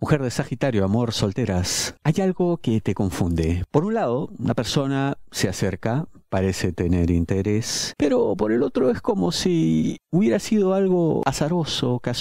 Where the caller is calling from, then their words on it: Buenos Aires Province, Argentina; yo le hablo de la provincia de Buenos Aires.